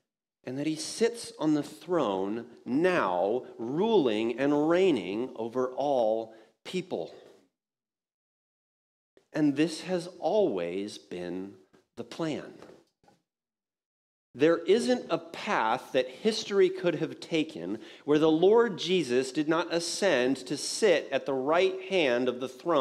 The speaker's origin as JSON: {"language": "English", "country": "United States", "said": "And as an American, I can tell you"}